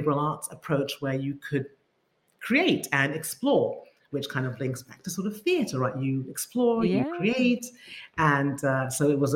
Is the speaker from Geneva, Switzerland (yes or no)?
yes; Geneva, Switzerland; first language fr; English is a second language; also born or lived in London; And French was my mother tongue. Once they got divorced, I went to a Swiss school. So I don't look anything like the Swiss, but I spent my childhood in Geneva